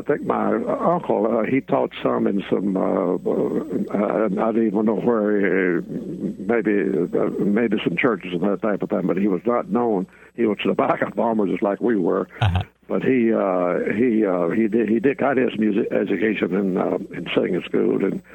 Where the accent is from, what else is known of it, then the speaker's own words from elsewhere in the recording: North Carolina, United States; I was born in the Tobacco Lands of North Carolina in 1927, January the 9th. And grew up on a tobacco farm in a community, and just walk a distance of a little Baptist church up the road.